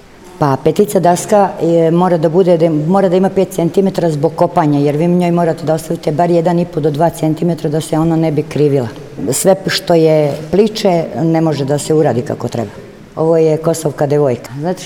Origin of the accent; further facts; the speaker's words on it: Šabac, Šumadija and Western Serbia, Serbia; dolazim iz Šapca.